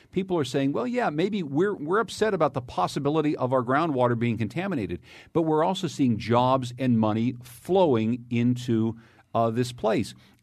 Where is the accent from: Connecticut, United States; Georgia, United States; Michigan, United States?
Connecticut, United States; Winsted; He also happens to hail from my hometown of Winsted, Connecticut.